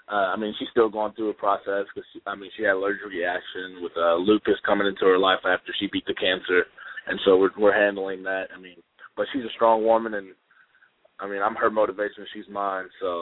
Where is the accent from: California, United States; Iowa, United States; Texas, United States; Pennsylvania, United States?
Texas, United States; Well, I grew up, I'm from Texas, and I grew up in Texas, so football was always a big thing.